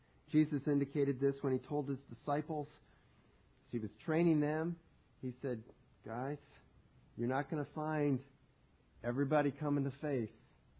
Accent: Ohio, United States; I grew up outside Columbus, Ohio, rooting for Ohio State from the time I was a little boy

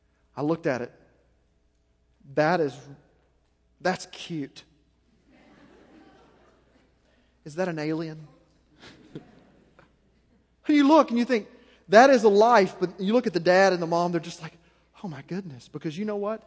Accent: Memphis, Tennessee, United States; Well, sorry, I'm from Memphis.

